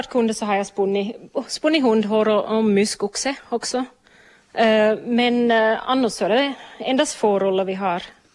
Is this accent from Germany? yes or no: no; Australia; Jag växte upp i Australien. Vi använde ull i Australien.